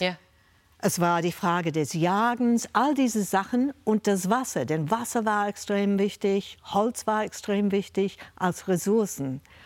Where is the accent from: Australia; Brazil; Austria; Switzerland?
Australia; moved away as an adult; Weil die deutsche Geschichte mich schon immer fasziniert hatte, auch als Kind in Australien.